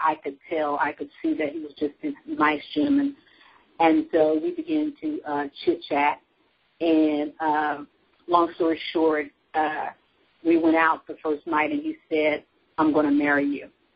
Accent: Union City, Tennessee, United States; born there; moved away; I was born in Union City, Tennessee, and got married very young and moved to the Washington, D.C. area.

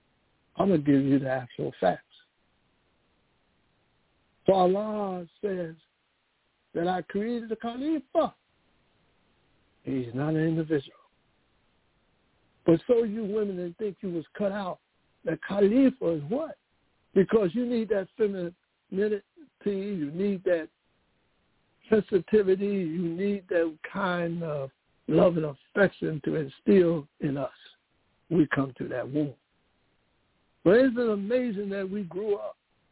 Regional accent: New Jersey, United States; What's wrong with any part of Jersey? Well, I'm just using us because I'm from Jersey.

